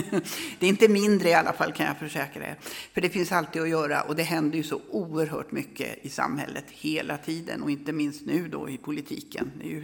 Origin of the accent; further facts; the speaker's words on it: Luleå, Norrbotten County, Sweden; born there; i Luleå där jag är född.